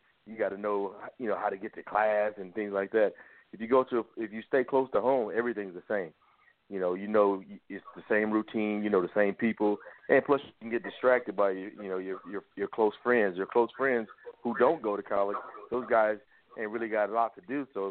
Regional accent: Los Angeles, California, United States; I'm originally from South Central LA, Los Angeles, California. I went to Locke High School.

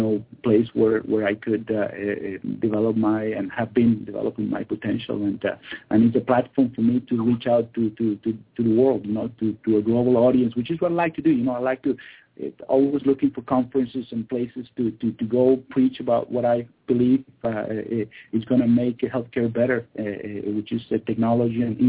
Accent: Caracas, Capital District, Venezuela; moved away as an adult; also born or lived in Ann Arbor, United States; I'm from Venezuela. I was born, raised, and went to medical school in Caracas, Venezuela, which is where all my family and my wife's family is. And we moved to Michigan, to Ann Arbor, Michigan, where I did my residency. I was there for 7 years.

